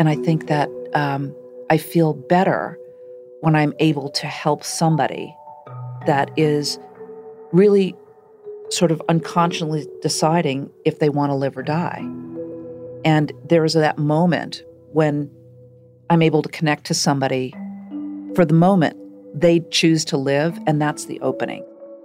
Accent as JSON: {"language": "English", "town": "Shaker Heights", "region": "Ohio", "country": "United States", "tie": "born or raised there", "said": "I grew up in Shaker Heights, Ohio. My father was a surgeon, my mother, a stay-at-home mother."}